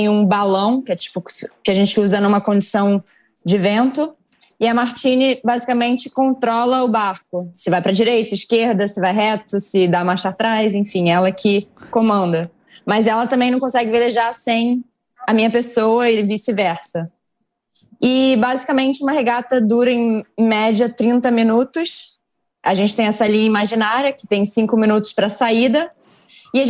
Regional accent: São Paulo, Brazil; born there; now in Rio de Janeiro, Brazil; eu tenho 30 anos, nasci em São Paulo, mas hoje eu moro no Rio.

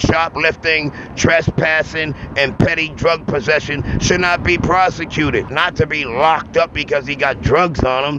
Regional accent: Boston, Massachusetts, United States; I'm from Boston, Massachusetts, Roxbury, and hopefully one day become a major hip-hop artist

